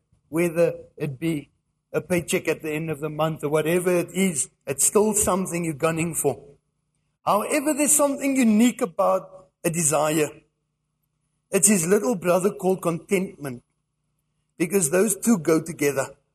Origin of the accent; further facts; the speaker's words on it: England, United Kingdom; And I'm English, and I had to read that a few times to understand it.